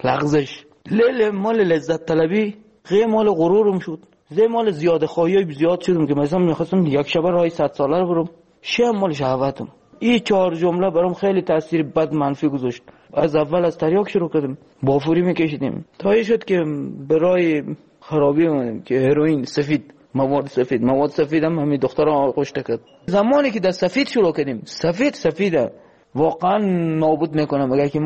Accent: Afghanistan; moved away

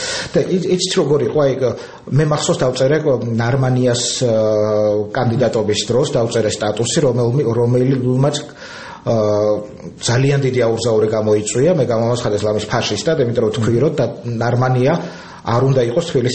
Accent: Poti, Samegrelo-Zemo Svaneti, Georgia; moved away as an adult; now in Tbilisi, Georgia; მე ფოთიდან ჩამოვედი და ჩამოვარე თეატრალურ ინსტიტუტში 90-იან წლებში.

